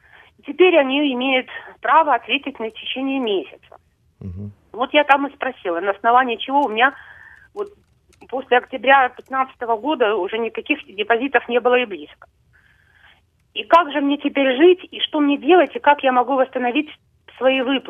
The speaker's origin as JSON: {"language": "Russian", "town": "Donetsk", "region": "Donetsk Oblast", "country": "Ukraine", "lives_now": "Kharkiv, Ukraine", "said": "Да, я переселенка из Донецка, пенсионерка. Мне 62 года. Сейчас я живу в Харькове и там же арендую квартиру."}